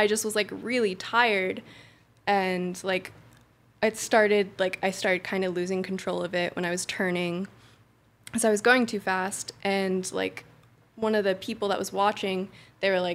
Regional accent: East Coast, United States; also born or lived in Washington, D.C.; now in San Diego, United States; My stepdad was in the military, and I was born in DC, and I just moved around the East Coast until like 2 years ago.

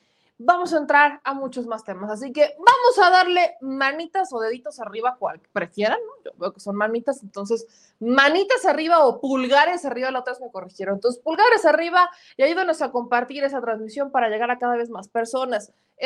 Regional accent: Puebla, Mexico; Entonces, yo como buena poblana hago referencia a eso.

